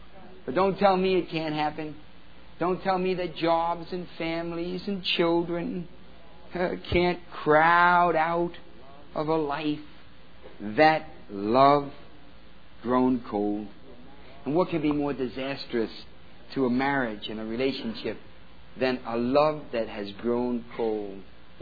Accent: New York, United States; accent: New York; Excuse me. That's my New York accent.

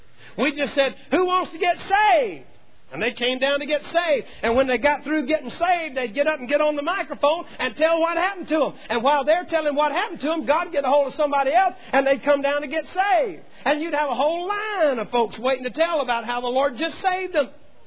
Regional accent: the South, United States; I'm from the Bible Belt.

